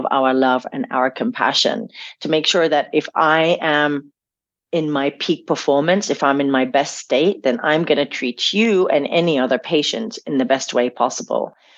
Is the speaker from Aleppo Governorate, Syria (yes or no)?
no; Damascus, Damascus Governorate, Syria; I remember, you know, being age 6 and growing up in Damascus and playing with my siblings and my cousins